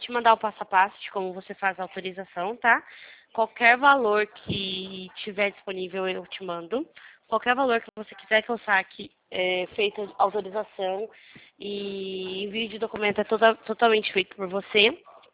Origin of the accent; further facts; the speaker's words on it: Limeira, São Paulo, Brazil; Eu sou do interior de São Paulo, Limeira.